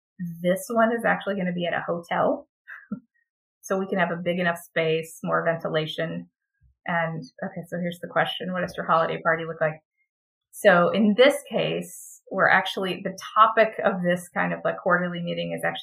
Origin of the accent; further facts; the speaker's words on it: Texas, United States; I'm from Texas. We like to think we're our own country.